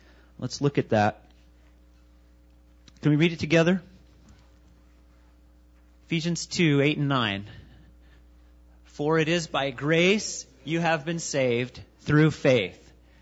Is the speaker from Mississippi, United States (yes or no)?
no; Kansas, United States; I grew up in Kansas in a big church. We had about, while I was there, between 500 and 800 people. And it was a small town, about 12,000 people